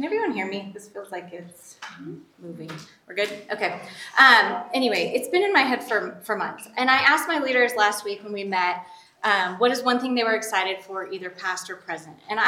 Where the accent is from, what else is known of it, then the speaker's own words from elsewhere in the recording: California, United States; We're both from California originally.